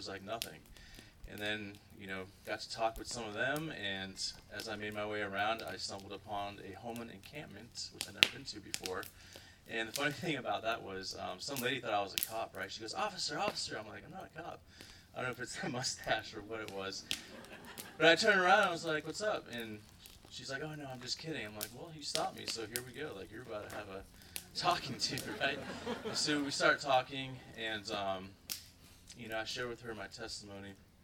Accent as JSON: {"language": "English", "region": "Ohio", "country": "United States", "said": "are you Russian? I was like, no, I'm this guy from Ohio. I'm not Russian. And I told him, you know, my family's Serbian"}